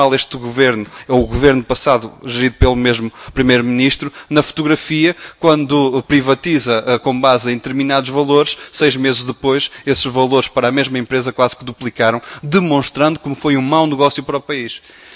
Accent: Portugal; mas nós não teremos, enquanto portugueses, nenhum tipo de benefício perante estes lucros

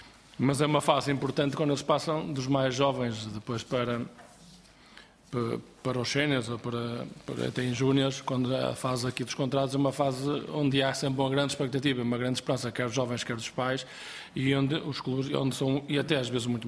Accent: Barcelos, Braga, Portugal; eu sou de Barcelos, portanto, estamos muito próximos

